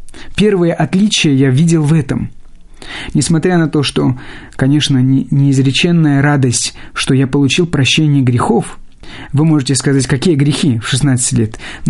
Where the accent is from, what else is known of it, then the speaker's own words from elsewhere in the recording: Armenia; first language Armenian; Russian is a second language; now in Moscow, Russia; я тогда не мог даже разговаривать на литературном армянском языке, только знал свой диалект, который многие не понимают.